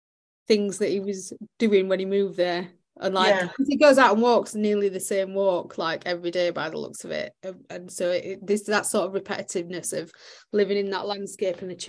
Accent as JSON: {"language": "English", "town": "Penistone", "region": "Yorkshire and the Humber", "country": "United Kingdom", "tie": "born or raised there", "said": "I used to live in Home Firth, which is West Yorkshire, and also the town that I grew up in. So the town I grew up in is outside Barnsley. I always say that I'm from Barnsley."}